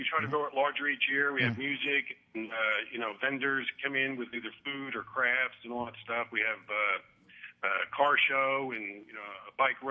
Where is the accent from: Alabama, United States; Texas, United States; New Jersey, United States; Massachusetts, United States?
New Jersey, United States; No, actually, I'm not. I'm from New Jersey.